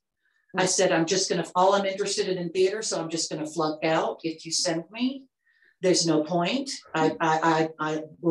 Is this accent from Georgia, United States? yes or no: yes; Atlanta, Georgia, United States; when I thought about moving to New York, I was like, well, look, I can do any show I want to here in Atlanta.